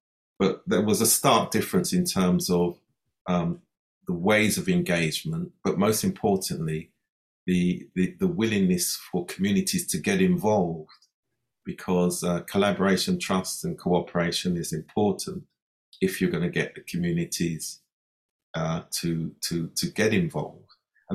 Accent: London, United Kingdom; born there; I'm a child of the Windrush generation. My mother came from Montserrat, father Jamaica, but I was born here in London.

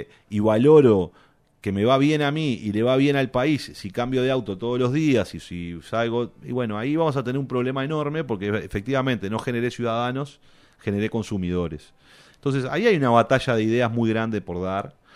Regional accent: Montevideo, Uruguay; y yo que soy montevideano, y los montevideanos deberíamos pensarlo en serio eso

